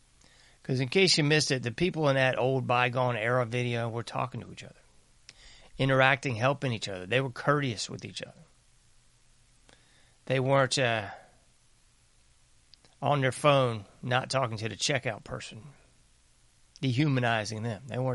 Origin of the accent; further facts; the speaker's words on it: Southern US, United States; I know I'm from the South, and I know that things are quite different here.